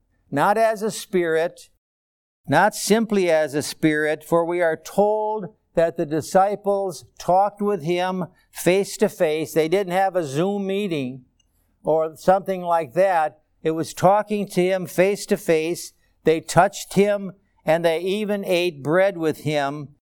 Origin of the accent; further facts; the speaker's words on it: Chicago, Illinois, United States; born there; Now, I was born in Chicago, and they have blocks. They have 8 blocks to a mile.